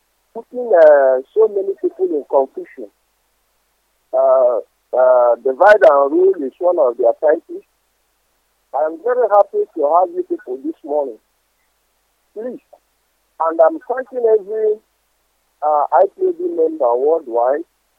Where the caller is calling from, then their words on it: Aba, Abia, Nigeria; I'm calling from Aba. I'm calling from Aba.